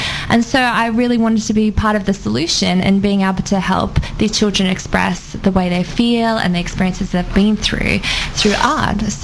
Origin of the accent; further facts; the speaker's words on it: Australia; Well, I'm actually from Australia.